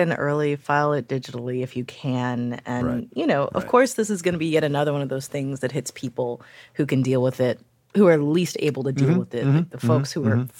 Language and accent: English; St. Louis, Missouri, United States; now in Washington, United States; Now, I do live in D.C. now, but as I may have mentioned once or twice, I am actually from St. Louis.